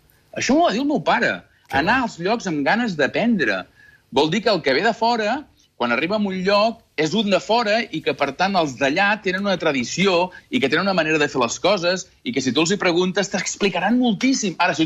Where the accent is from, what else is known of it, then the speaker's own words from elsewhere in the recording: Arbúcies, Catalonia, Spain; de petit, a Arbúcies, que era on anava a l'escola